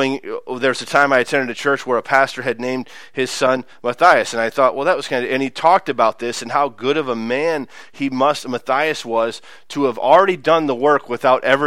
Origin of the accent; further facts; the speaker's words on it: United States; As an American, I read this and I think to myself